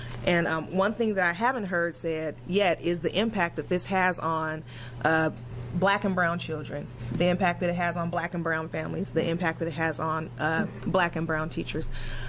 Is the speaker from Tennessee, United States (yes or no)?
no; Portland, Oregon, United States; And also, I grew up in North Portland, so I've been able to see it all.